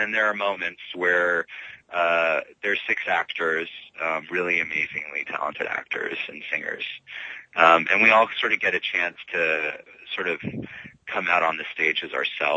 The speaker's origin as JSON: {"language": "English", "town": "Los Angeles", "region": "California", "country": "United States", "said": "I'm from Los Angeles, so you sort of can't get away with it."}